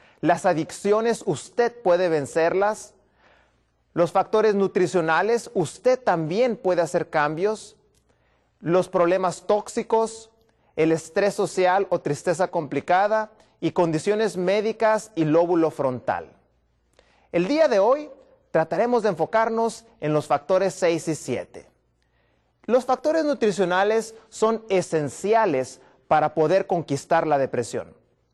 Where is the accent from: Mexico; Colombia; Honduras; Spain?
Mexico; Baja California; vengo desde Baja California